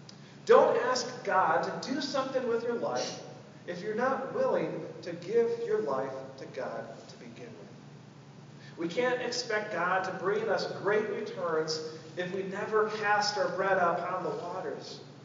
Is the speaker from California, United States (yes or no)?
no; Minnesota, United States; I'm from Minnesota, so I don't take very many risks